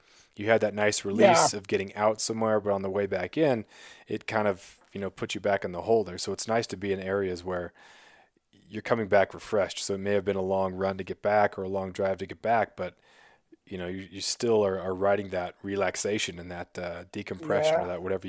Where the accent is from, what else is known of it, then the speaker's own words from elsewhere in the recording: Klawak, Alaska, United States; I grew up in Klawak.